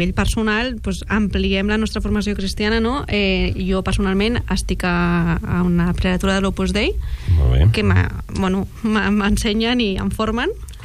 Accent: Badalona, Catalonia, Spain; Som de Badalona.

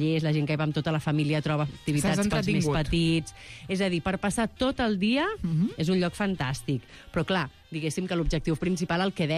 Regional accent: Barcelona, Catalonia, Spain; De fet, crec que tots tenim records, els que som de Barcelona, anar-hi de petits, no?

